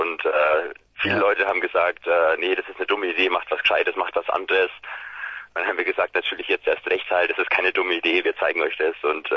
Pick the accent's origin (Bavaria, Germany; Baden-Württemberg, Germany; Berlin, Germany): Bavaria, Germany; Nuremberg; Aus Nürnberg.